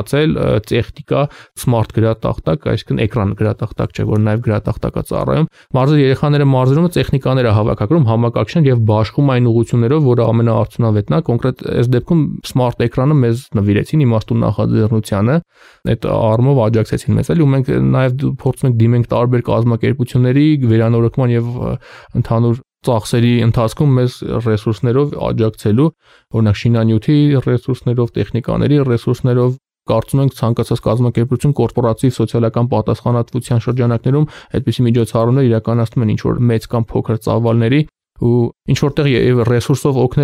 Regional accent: Yerevan, Armenia; born there; now in Gyumri, Armenia; նախապես Գյումրի եմ, Երևանից եմ ես ծնունդով, 2-3 տարի է Գյումրի եմ տեղափոխվել։

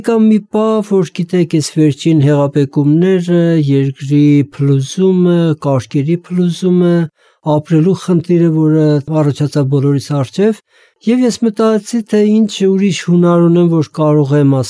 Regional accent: Gyumri, Shirak, Armenia; also born or lived in Yerevan; սկիզբը ասում եմ Գյումրին էր, որովհետեւ ես շատ-շատ ավելի հասուն, այսպես առաջացած տարիքում զգացի ծննդավայրիս զմայլանքը, գեղեցկությունը

